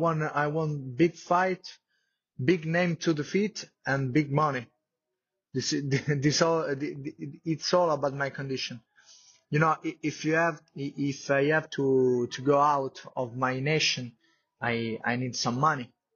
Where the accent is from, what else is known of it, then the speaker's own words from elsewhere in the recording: Italy; English is a second language; I wanna perform here in my home country and make the boxing great again in my country, because you know media is not too much interested in Italy about boxing.